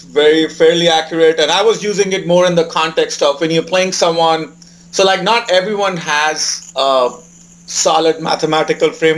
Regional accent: India; I mean, I am from India, so I noticed there's also a bit of a cultural difference too.

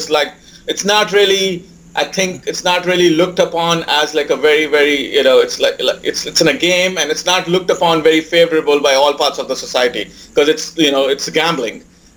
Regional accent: India; I mean, I am from India, so I noticed there's also a bit of a cultural difference too.

